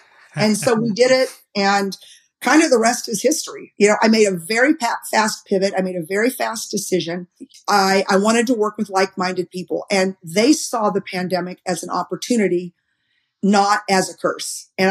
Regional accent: Texas, United States; And I'm like, I'm from Texas. What is happening here on planet Earth?

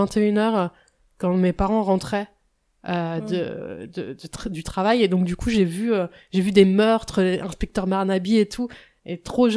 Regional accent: Normandy, France; j'étais un peu intoxiquée quand j'étais petite, parce que en Normandie, c'est...

